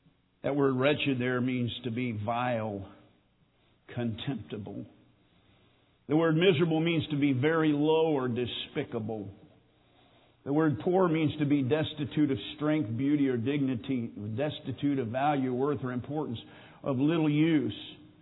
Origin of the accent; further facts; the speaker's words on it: Kansas, United States; I said, well, growing up in Kansas with nothing to block the wind in the middle of the winter, 20 below, wind chill factor of 40 below